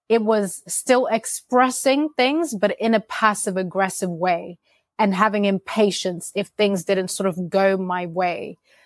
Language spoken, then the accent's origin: English; Zimbabwe; now in London, United Kingdom; So for me, as a Zimbabwean immigrant living in London, someone that was born and raised in Zimbabwe